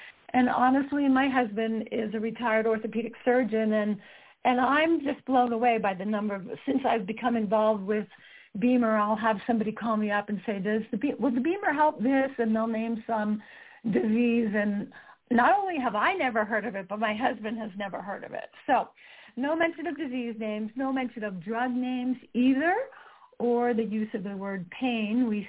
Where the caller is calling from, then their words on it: Utah, United States; I'm calling from Utah, and we all of a sudden, spring just hit.